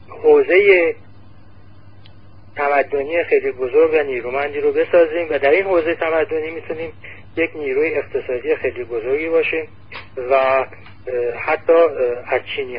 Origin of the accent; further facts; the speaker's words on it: Iran; ما حالا اون به عنوان یک ایرانی چه باید چه جبهه‌گیری بکنیم؟